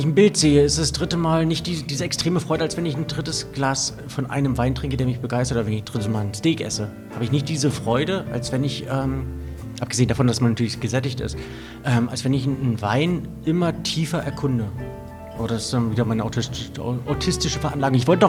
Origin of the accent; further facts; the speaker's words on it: North Germany, Germany; weil ich im Norden groß geworden bin, ich brauche das weite Land.